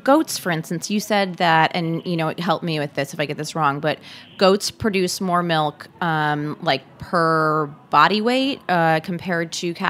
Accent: United States; I mean, I am an American. The first thing I think of is cow's milk.

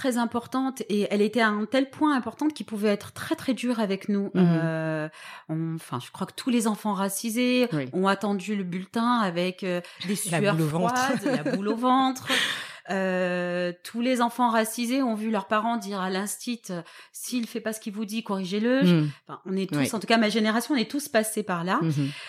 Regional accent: Toulon, Provence-Alpes-Côte d'Azur, France; Alors, moi, je viens de Toulon, donc qui est une ville que tout le monde connaît près de Marseille. Je suis l'aînée de 7 enfants, donc de parents maghrébins. Mon papa est arrivé en France dans les années 60.

